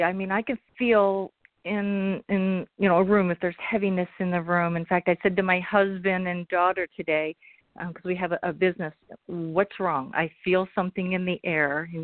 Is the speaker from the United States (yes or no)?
yes; Pennsylvania, United States; I'm from Pennsylvania.